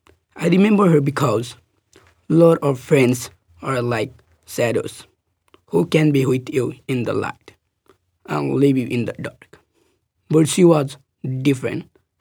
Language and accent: English; Nepal; I grew up in Nepal. Ethnically, I'm Bhutanese.